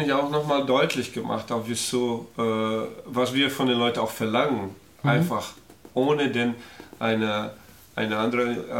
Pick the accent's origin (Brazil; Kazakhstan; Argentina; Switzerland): Brazil; German is a second language; ich komme aus Brasilien